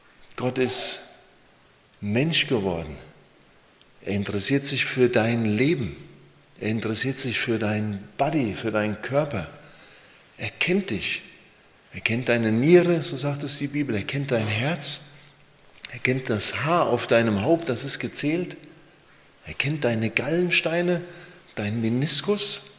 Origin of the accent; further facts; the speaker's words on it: Breitscheid, Germany; bin in Breitscheid geboren, aufgewachsen, war eine Zeit lang weg in verschiedenen Ecken, bin wieder hingekommen, weil es ist der schönste Ort neben Mademühlen